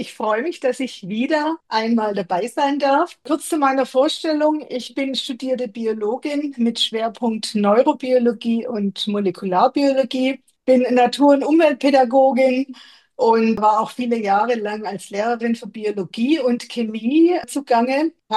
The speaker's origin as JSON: {"language": "German", "region": "Bavaria", "country": "Germany", "said": "Wir sind ja ungefähr gleich alt. Wir kommen aus Landsberg bzw. aus Landshut."}